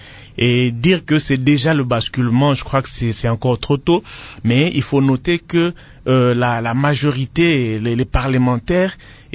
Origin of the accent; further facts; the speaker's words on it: Tshikapa, Kasaï, DR Congo; Chez moi, à Chikapa, au village, on ne connaît pas